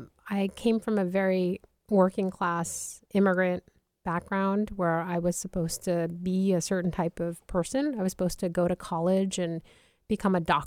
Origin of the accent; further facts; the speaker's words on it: New York, United States; and I grew up in New York, you know, I didn't know what I didn't have a sense of like nature or the environment.